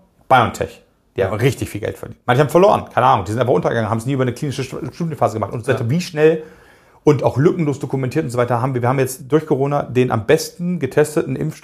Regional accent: Cologne, North Rhine-Westphalia, Germany; ich bin Kölner, ja, du bist Düsseldorfer.

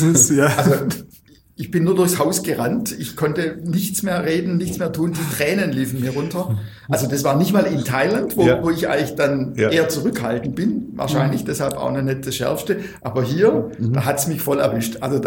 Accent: Weil der Stadt, Baden-Württemberg, Germany; ich komme ja aus Weilerstadt

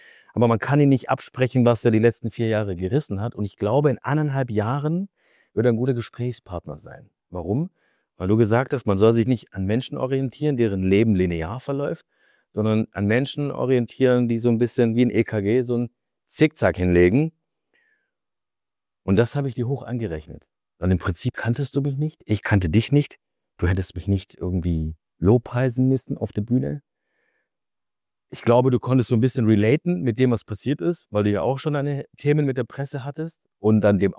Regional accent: Stuttgart, Baden-Württemberg, Germany; Wir sind in Stuttgart, was ich wundervoll finde. Du bist in meiner Heimat.

